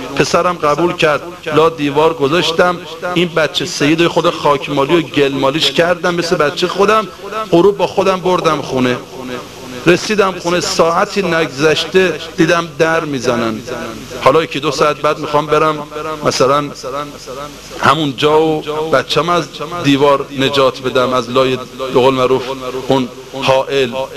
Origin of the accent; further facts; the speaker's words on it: Qom, Iran; خب ما اهل قمیم، توقعی که از ما اهل قم دارن خیلی بیشتر از این حرف هاست.